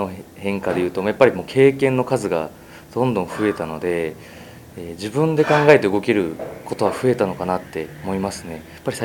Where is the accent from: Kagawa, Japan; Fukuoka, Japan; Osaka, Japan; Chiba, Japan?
Chiba, Japan; now in Toyama, Japan; 富山ではなくて千葉県の方の出身です。